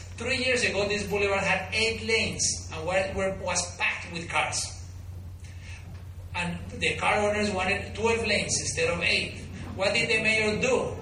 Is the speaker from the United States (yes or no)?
no; Denmark; English is a second language; But, you know, we're from Denmark. We stay indoors. We don't go out. We are serious.